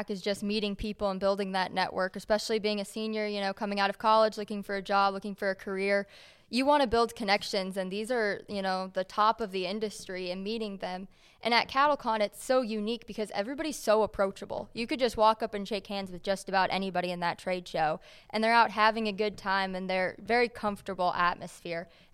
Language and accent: English; Minnesota, United States; So if I don't end up back in my home state of Minnesota